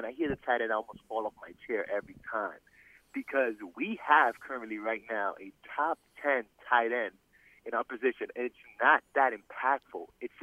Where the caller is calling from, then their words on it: Manhattan, New York, United States; Hey, John … … from Manhattan.